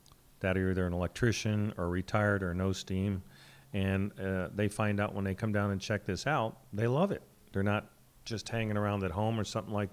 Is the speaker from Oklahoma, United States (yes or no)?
no; Sonora, California, United States; I mean, I'm from Sonora